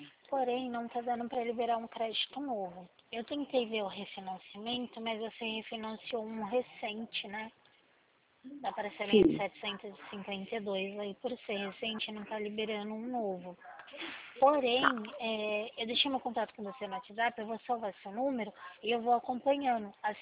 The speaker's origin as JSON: {"language": "Portuguese", "town": "Limeira", "region": "São Paulo", "country": "Brazil", "said": "meu DDD também é 19, que eu sou aqui de Limeira."}